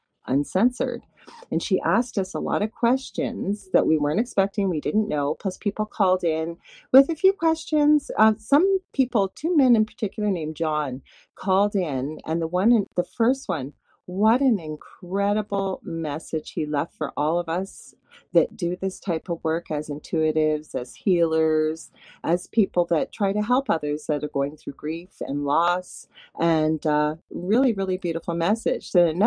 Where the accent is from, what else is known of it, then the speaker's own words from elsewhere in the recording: Canada; I'm a Canadian psychic medium, a crystal and Reiki energy healer, Akashic Records practitioner, medical intuitive, spiritual teacher and mentor.